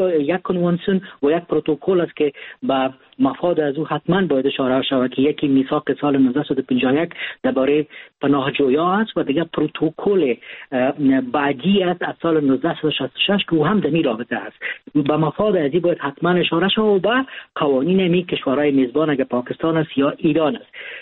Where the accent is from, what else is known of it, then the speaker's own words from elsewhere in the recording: Afghanistan; ما افغان هستیم